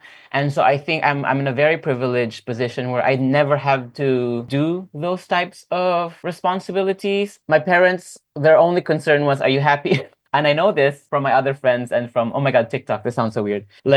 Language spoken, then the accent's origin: English; Philippines; now in New Zealand; my identity of being Filipino in a white space, New Zealand